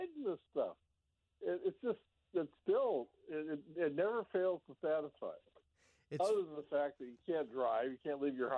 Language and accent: English; Cascade, Iowa, United States; I remember driving, you mentioned Dubuque, from Dubuque to my hometown of Cascade one night, in must have been 1969 or 70